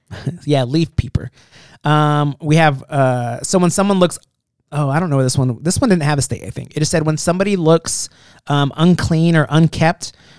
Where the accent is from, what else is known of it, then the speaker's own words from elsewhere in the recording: California, United States; they knew I was from California originally and they were trying to make me feel good.